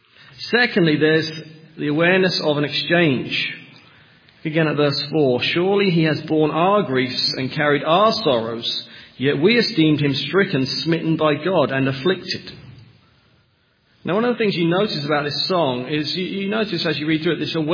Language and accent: English; East of England, United Kingdom; I was born in England. I grew up in Norfolk near Norwich